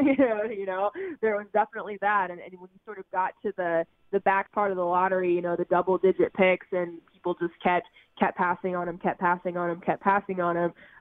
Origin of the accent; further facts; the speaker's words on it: Phoenix, Arizona, United States; now in Denver, United States; But yeah, born and raised in Phoenix, graduated from Arizona State, and then have worked in Beaumont, Texas, and then Oklahoma City